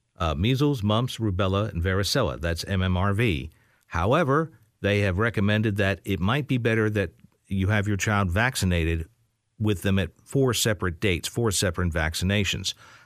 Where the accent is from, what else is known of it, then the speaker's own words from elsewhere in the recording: New York, United States; I was growing up in Metro New York